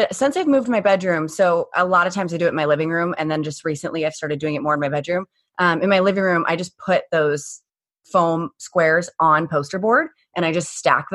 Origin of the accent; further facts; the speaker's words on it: Phoenix, Arizona, United States; born and raised in Phoenix.